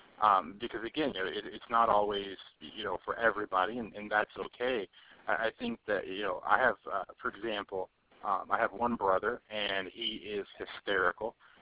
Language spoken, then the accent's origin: English; the South, United States; I'm from the South. I hope you appreciate it.